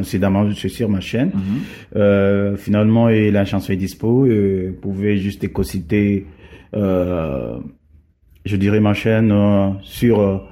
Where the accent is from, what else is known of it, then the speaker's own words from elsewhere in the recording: Beni, North Kivu, DR Congo; Chez nous, ici, chez nous à Beni